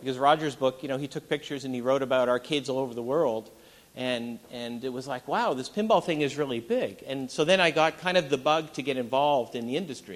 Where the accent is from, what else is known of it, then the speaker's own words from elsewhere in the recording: Canada; I played hockey, you know, growing up in Canada, and all the hockey arenas had pinball machines.